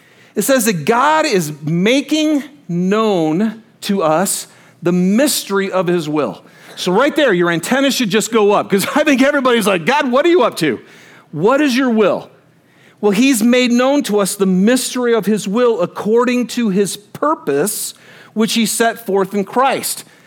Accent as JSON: {"language": "English", "town": "Detroit", "region": "Michigan", "country": "United States", "lives_now": "Salt Lake City, United States", "said": "So, I'm from Detroit, right? I'm a football guy, so I love sports. And so what's funny is I will, even here in Salt Lake, I will actually see Detroit Lions stickers and bumper stickers."}